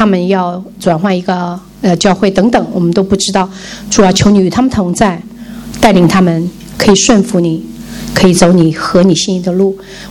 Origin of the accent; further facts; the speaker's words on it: Malaysia; 我也是女儿带来的，我也是从马来西亚来的。